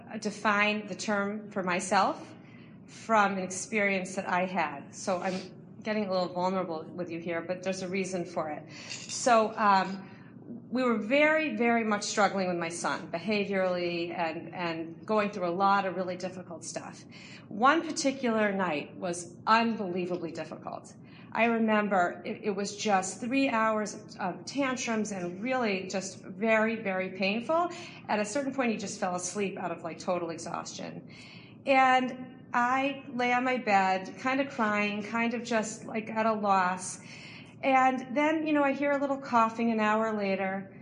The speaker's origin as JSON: {"language": "English", "town": "Newton", "region": "Massachusetts", "country": "United States", "tie": "born or raised there", "said": "I have these isolated memories, a Purim party in my hometown of Newton, Massachusetts."}